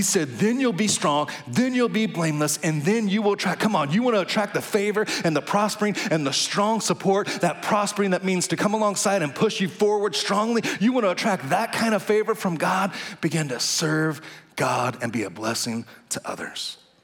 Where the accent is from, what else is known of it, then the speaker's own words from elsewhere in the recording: Texas, United States; now in Kansas, United States; You know, we moved here 8 years from Texas. I was born and bred in Texas, but got to Kansas as quick as I could.